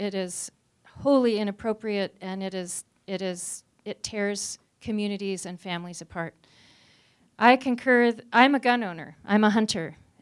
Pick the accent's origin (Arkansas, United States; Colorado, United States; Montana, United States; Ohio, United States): Montana, United States; Bozeman; So I'm from Bozeman, and we have had so many high-profile murders by domestic abusers